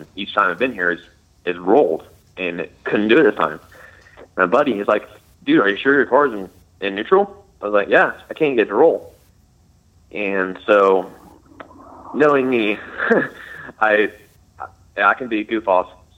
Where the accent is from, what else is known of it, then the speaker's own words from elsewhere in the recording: Frankfort, Indiana, United States; Hi, I'm from Frankfort, Indiana.